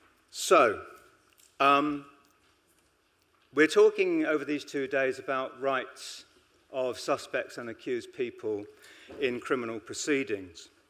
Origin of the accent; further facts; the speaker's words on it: United Kingdom; being a British man, that's not unusual